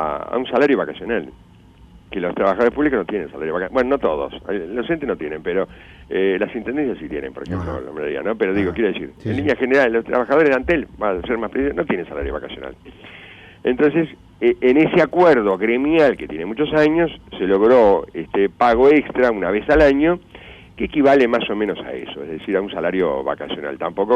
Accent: Montevideo, Uruguay; yo que nací en Montevideo, en una época, casi toda mi infancia la pasé muy cerca del puerto, ¿no?

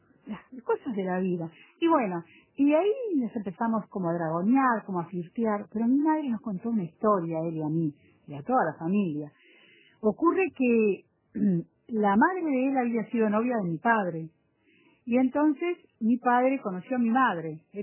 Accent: Artigas, Uruguay; born there; Tengo 66 años, digo, hace 66 años, sí, bien digo, nací en Artigas.

